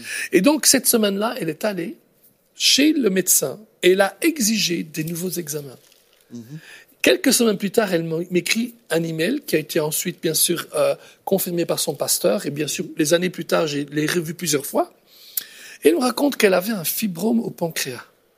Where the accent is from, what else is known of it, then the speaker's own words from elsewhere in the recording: Belgium; chez nous en Belgique, par exemple, on appelait ça le lieutenant général en chef.